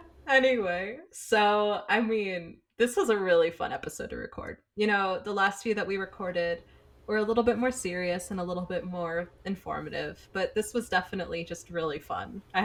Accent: United States; accent: American; I'll just say that in my dumb American accent, sounds real stupid.

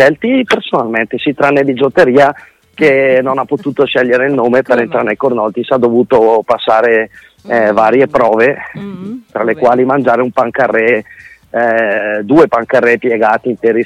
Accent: Bergamo, Lombardy, Italy; Allora, siamo di Bergamo, paesi...

